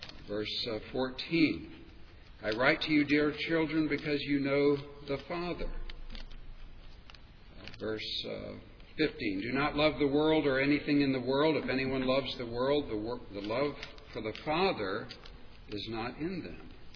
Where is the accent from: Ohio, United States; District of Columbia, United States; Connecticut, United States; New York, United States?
District of Columbia, United States; Washington; born there; I was born in Washington, D.C. almost 60 years ago. But I have very little to do with Washington, D.C. today.